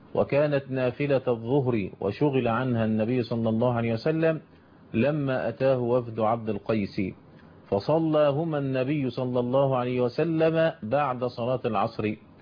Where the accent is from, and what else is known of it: Egypt